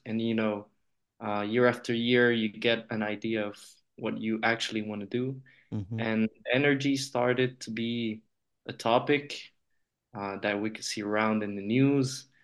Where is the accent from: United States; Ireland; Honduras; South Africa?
Honduras; English is a second language; moved away as an adult; now in France; So first of all, I think I could say I'm from Honduras, Central America. And I've been living in France for 10 years now.